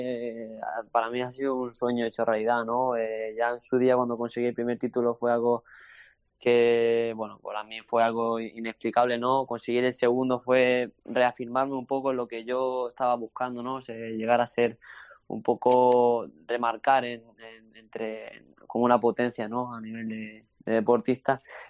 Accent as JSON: {"language": "Spanish", "town": "Toledo", "region": "Castilla-La Mancha", "country": "Spain", "lives_now": "Gerindote, Spain", "said": "no, no, yo soy de Toledo, soy de Castilla-La Mancha."}